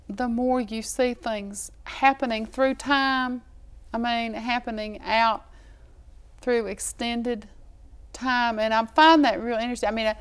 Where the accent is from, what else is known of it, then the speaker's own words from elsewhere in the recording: Grundy, Virginia, United States; Well, when I was growing up in Grundy, Virginia, I really didn't have, and as I say, I was surrounded by actually famous storytellers